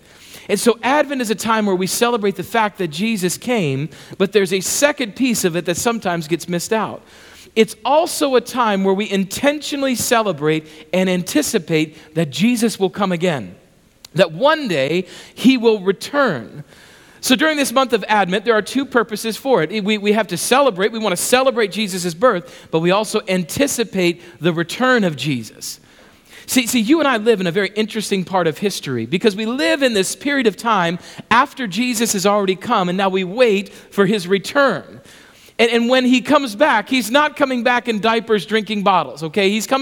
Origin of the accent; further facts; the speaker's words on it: Rapid City, South Dakota, United States; Now, I grew up in Rapid City, and when I was about 11 or 12 years old, I was part of the Rapid City Children's Choir.